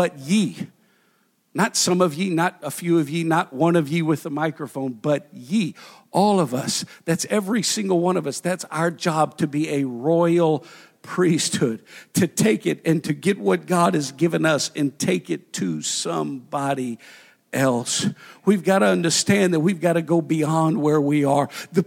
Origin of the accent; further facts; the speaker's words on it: United States; Yes, I'm an American